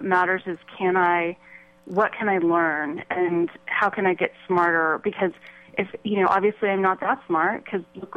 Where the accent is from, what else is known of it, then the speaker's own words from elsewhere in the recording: United States; I'm completely American. I mean, I'm a third generation, like, Irish immigrant, really. There's nothing not American about me.